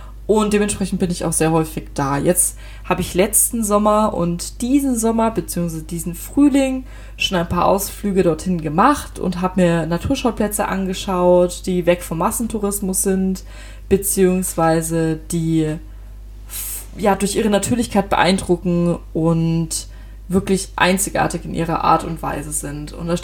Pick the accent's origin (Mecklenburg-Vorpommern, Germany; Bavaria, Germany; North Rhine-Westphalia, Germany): Bavaria, Germany; Regensburg; aufgrund der Lage von meiner Heimatstadt Regensburg